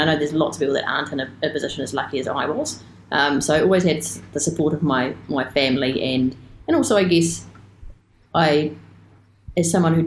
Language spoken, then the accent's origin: English; Miramar, Wellington, New Zealand; Cricket story is that growing up in Miramar, I always liked sport, and then every Saturday my dad would go and play for his mercantile cricket team